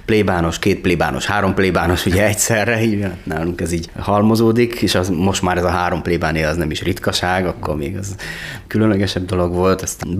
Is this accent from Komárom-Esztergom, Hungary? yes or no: yes; Tatabánya, Komárom-Esztergom, Hungary; Hát nagyon, mert ugye a Tatabánya, ahol fölnőttem, az egy nagyon hasonló világ, mint Dunaújváros